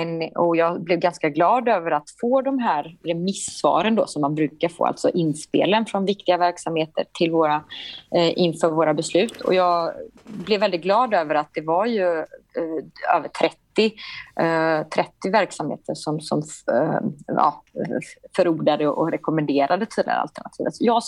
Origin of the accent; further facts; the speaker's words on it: Gothenburg, Västra Götaland County, Sweden; Göteborgs hamn som vi äger som göteborgare